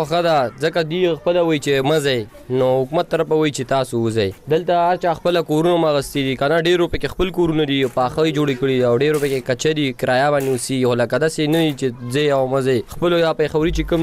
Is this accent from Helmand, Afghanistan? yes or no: no; Nangarhar, Afghanistan; also born or lived in Pakistan; مونږ افغانان یو دی پاکستانیان دي دا خپل ملک دی زموږ ملک افغانستان دی